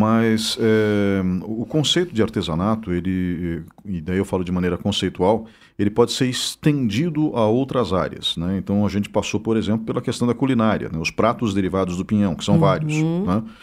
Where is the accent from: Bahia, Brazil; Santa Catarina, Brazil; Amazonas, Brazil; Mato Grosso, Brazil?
Santa Catarina, Brazil; Blumenau; now in Ponta Grossa, Brazil; Eu sou ponta-grossense, estou aqui há mais de 30 anos, passei a maior parte da minha vida aqui, mas cresci em Blumenau, num colégio chamado Sagrada Família, das Irmãs da Divina Providência